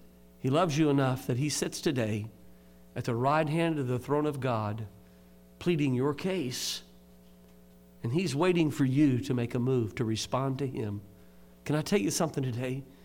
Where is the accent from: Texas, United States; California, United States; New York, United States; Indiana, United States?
Indiana, United States; Indianapolis; now in Kentucky, United States; Now, I've learned a little bit about animals living in Kentucky now. I grew up in Indianapolis and didn't know much about them.